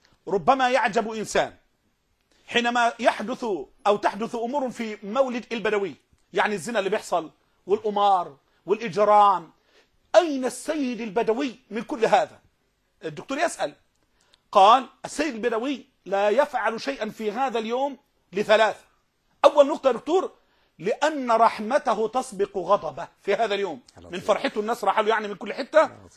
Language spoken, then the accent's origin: Arabic; Egypt; ولكن ببص على الحيطه لقيت احنا اعظم مقاس عندنا في مصر 44